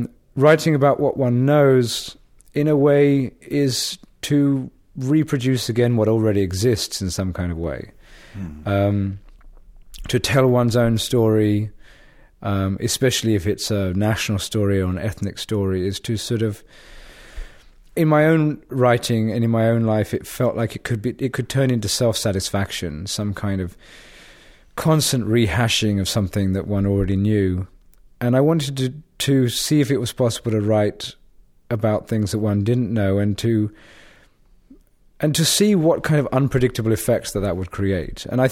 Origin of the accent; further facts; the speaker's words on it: England, United Kingdom; I grew up in England with really a very conventional English upbringing, except that my family would go to Calcutta every few years